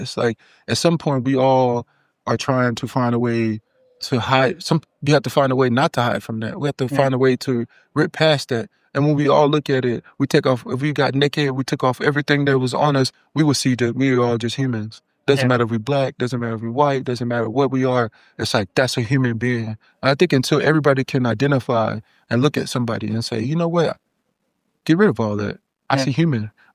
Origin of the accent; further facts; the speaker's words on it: Texas, United States; I grew up in Texas, so it's like, heat was nothing.